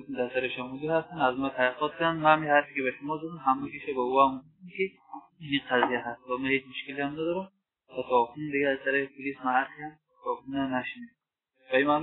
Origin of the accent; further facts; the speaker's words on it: Baghlan, Afghanistan; ما از بغلان هستم از عراق